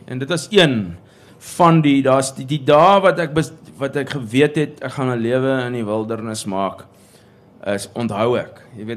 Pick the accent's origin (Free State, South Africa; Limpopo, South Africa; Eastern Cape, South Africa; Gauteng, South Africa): Gauteng, South Africa; Pretoria; toe ek groot geword het in Pretoria was ek akuut bewus van die feit dat ek nie inpas nie